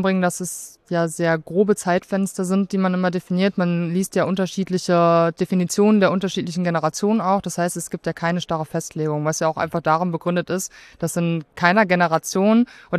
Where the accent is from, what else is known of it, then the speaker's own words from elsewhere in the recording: Münster, North Rhine-Westphalia, Germany; Bin ursprünglich aus Münster